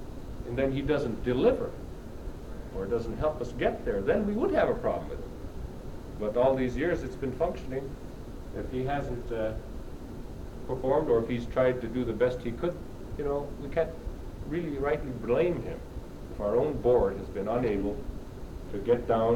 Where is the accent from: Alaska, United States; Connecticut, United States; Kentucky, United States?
Alaska, United States; Kotzebue; because I'm from Kotzebue and they think I'm talking about our region